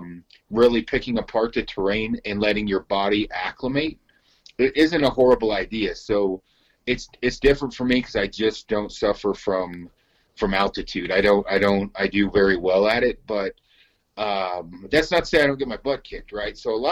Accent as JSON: {"language": "English", "region": "Oregon", "country": "United States", "said": "coming from, you know, a decent idea of your background, because I'm from Oregon, you're not glassing a lot."}